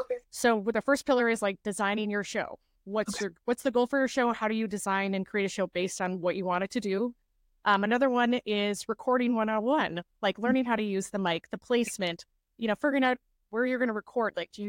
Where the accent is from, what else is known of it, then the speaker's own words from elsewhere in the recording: Midwest, United States; accent: Midwest; I really embrace my Midwest accent that comes out from time to time, and like funny things we say in the Midwest